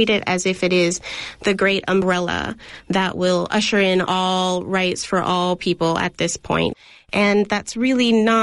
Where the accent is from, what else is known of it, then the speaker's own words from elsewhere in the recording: Oakland, California, United States; So, I am born and raised in Oakland. I grew up here, and I have spent the majority of my entire life here.